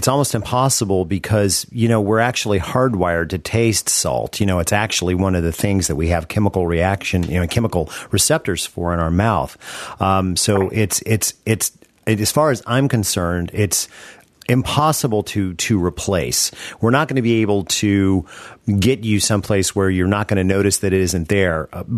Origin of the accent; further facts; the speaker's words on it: the South, United States; because I'm a Southerner and I drink bourbon.